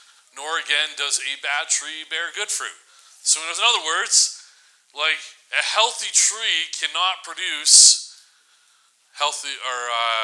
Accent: Vancouver, British Columbia, Canada; But I grew up in Vancouver, and I grew up around trees.

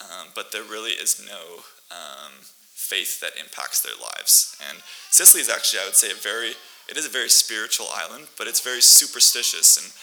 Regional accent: Winnipeg, Manitoba, Canada; now in Alberta, Canada; I grew up, as Dan said, for the most part in Winnipeg, but I was born here in Alberta, so I have some Alberta roots, and most of my family still is based out of Calgary, so right close by here.

